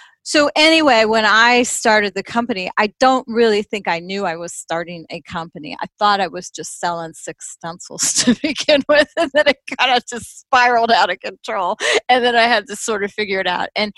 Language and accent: English; Midwest, United States; And for me, growing up in the Midwest, I was raised with by parents and grandparents very close involved in my life.